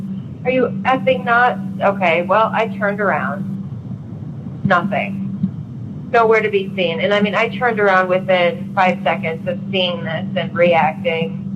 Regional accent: Michigan, United States; I'm from Michigan.

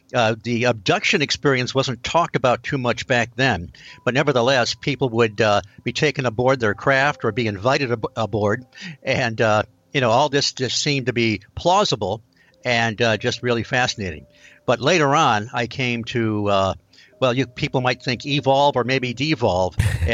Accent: Michigan, United States; It was mid 60s, and I grew up in Michigan.

